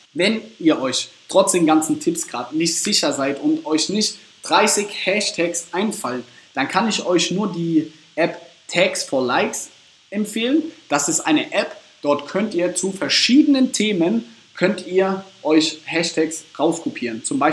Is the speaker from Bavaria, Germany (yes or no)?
no; Ladenburg, Baden-Württemberg, Germany; Ich komme aus Ladenburg